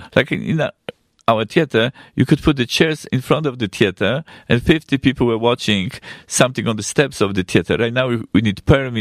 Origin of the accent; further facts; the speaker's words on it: Poland; accent: Polish; English is a second language; I wanted to have American theater right. with Polish accents. You can hear my accent, yeah.